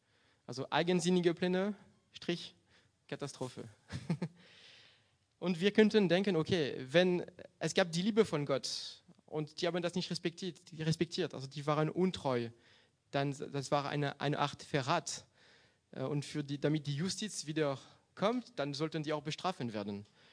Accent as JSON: {"language": "German", "region": "Brittany", "country": "France", "said": "als Christ"}